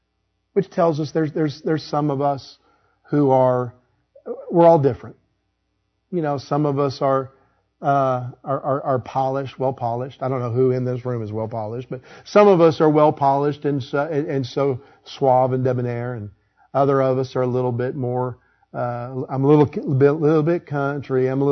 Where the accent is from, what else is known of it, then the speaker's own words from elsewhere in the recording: Illinois, United States; I was raised in Illinois.